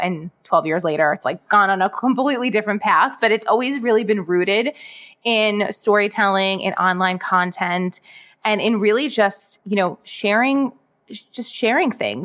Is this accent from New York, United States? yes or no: yes; Brooklyn, New York, United States; I grew up in Brooklyn, so I am actually a native New Yorker, which is pretty rare. Grew up in Brooklyn, lived there most of my life, and I actually moved into Manhattan about 2.5 years ago, and I now live in the East Village.